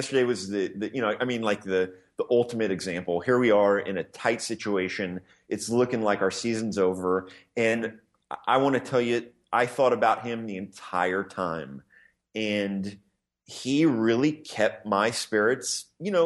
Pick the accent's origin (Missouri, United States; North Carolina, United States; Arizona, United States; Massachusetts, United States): Missouri, United States; Kansas City; moved away as an adult; also born or lived in New York; Well, you know, I grew up in Kansas City and left when I was in my early 20s to move to New York. So Kansas City is home.